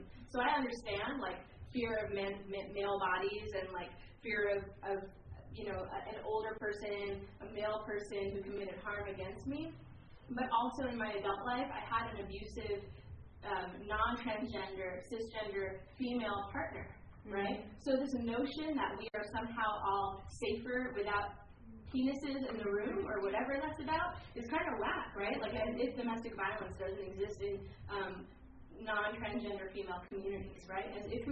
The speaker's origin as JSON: {"language": "English", "region": "New York", "country": "United States", "said": "I'm from the New York area"}